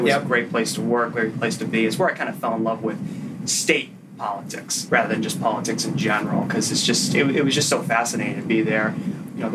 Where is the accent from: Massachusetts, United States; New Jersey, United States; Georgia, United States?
Massachusetts, United States; Marlborough; I grew up in Marlborough, Massachusetts.